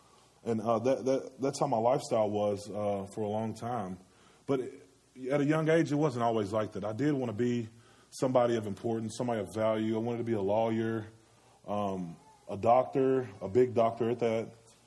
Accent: Owensboro, Kentucky, United States; I was born and raised here in Owensboro, Kentucky. I'm 28 years old. I was raised in the projects. We were very poor.

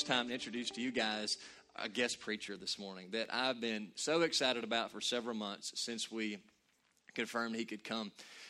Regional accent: Katy, Kentucky, United States; Now, I grew up in Katy, Kentucky, and was in church every time the doors were open.

